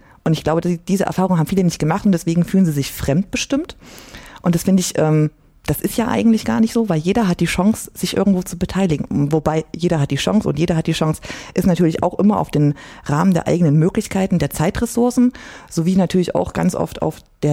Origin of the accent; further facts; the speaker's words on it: Jena, Thuringia, Germany; accent: East Thuringian; Also so ganz krass Ostthüringisch kann ich nicht sprechen, aber ich komme halt aus Jena, ne? Also das hört man schon hin und wieder.